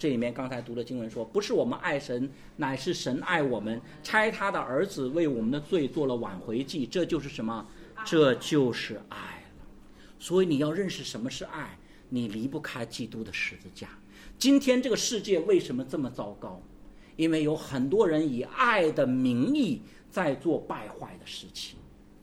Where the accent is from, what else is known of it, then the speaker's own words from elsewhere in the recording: China; 因为我们中国人天然的观念，从小受的教育，养儿防老啊